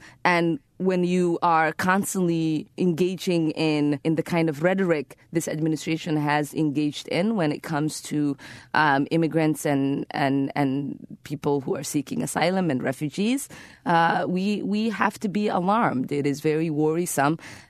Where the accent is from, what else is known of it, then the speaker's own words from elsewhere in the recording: Somalia; now in United States; So my story began leaving my home country of Somalia and going into the borders of Kenya.